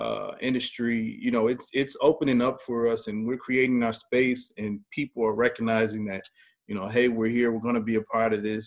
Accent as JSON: {"language": "English", "region": "the South", "country": "United States", "accent": "Southern", "said": "you can hear, you know, my Southern accent, you can hear the Ebonics"}